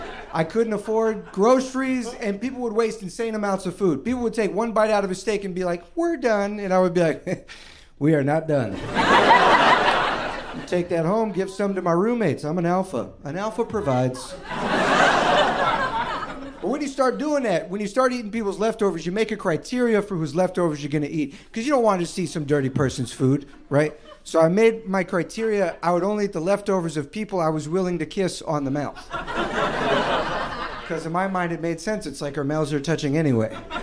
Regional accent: Georgia, United States; moved away as an adult; I'm from Georgia. I used to be a sweet southern boy. You know, I lived here 6 years.

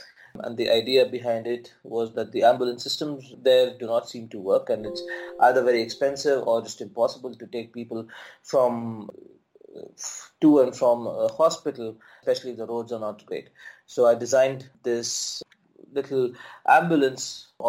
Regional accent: Mumbai, Maharashtra, India; also born or lived in Vellore / Bangalore; I'm a kid from Mumbai. I was born and brought up there and lived all through my school life in Mumbai before moving to college in Vellore for an engineering degree, of course.

